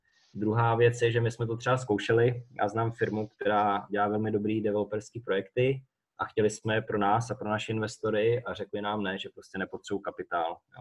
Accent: Bohemia, Czechia; protože my jsme vlastně původem z Čech

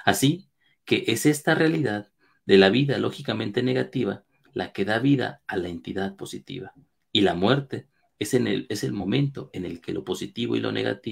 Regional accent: Mexico; en mi país, en México

